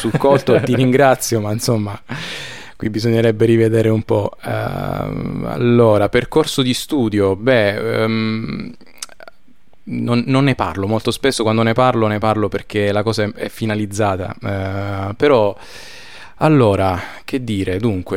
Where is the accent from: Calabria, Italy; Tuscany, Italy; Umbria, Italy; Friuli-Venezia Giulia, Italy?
Calabria, Italy; Tortora; now in Rome, Italy; Io non sono originario di Roma, sono di un piccolo paesino che si chiama Tortora, nel sud Italia, in Calabria.